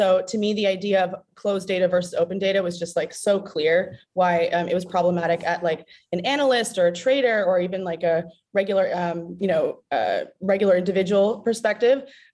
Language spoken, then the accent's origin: English; Toronto, Ontario, Canada; Yeah, so I am from Canada, born and raised in Toronto.